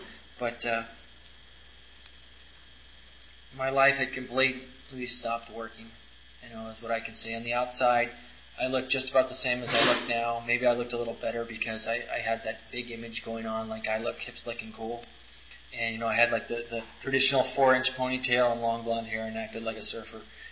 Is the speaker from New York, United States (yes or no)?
no; Los Gatos, California, United States; I was born and raised in Los Gatos, and I drank and used in Los Gatos and a couple other little cities around this area, like Santa Cruz and Campbell